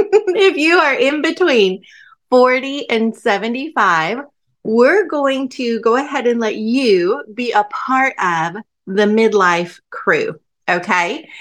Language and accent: English; Arkansas, United States; accent: southern; now in Alaska, United States; My southern accent shares my Arkansas roots, but these days my home is in Alaska.